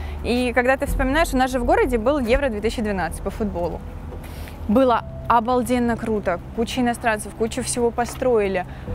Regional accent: Donetsk, Donetsk Oblast, Ukraine; я вот так гордо говорю, я из Донецка

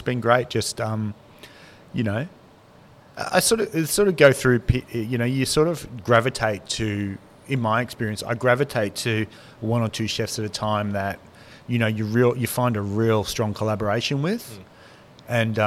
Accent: Melbourne, Victoria, Australia; now in Sydney, Australia; Like I grew up in Melbourne, moved to Sydney in 1999

